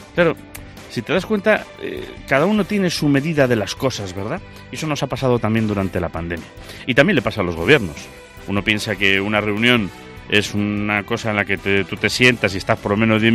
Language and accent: Spanish; Spain; somos españoles